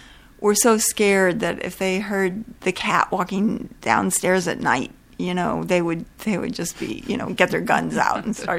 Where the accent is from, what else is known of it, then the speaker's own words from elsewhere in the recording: New Albany, Indiana, United States; I know my hometown in southern Indiana, which was a so-called free state, was bordering, you know, was on the Ohio River, facing Louisville, Kentucky